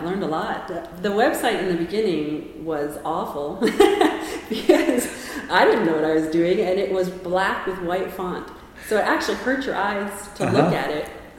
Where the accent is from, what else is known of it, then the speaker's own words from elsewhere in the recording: Canada; now in Austin, United States; we moved here from Canada and there in the winter it gets minus 40.